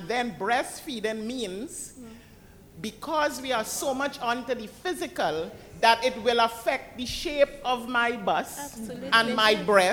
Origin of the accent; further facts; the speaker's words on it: Trinidad & Tobago; Well, okay, I am from Trinidad.